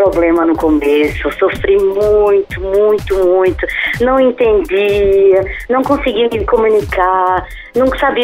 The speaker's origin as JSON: {"language": "Portuguese", "town": "Olinda", "region": "Pernambuco", "country": "Brazil", "accent": "Northeastern Brazilian", "said": "Eu sou de Olinda, Recife."}